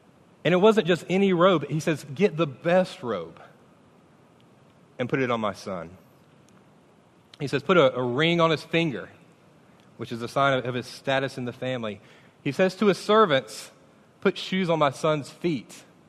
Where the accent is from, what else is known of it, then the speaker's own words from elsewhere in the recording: Mayo, Florida, United States; in the church that I grew up in Mayo, the great town of Mayo, Florida, we would sing hymns